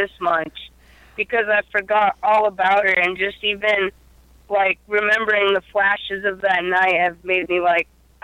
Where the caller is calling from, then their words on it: Missoula, Montana, United States; I'm calling from Missoula, Montana.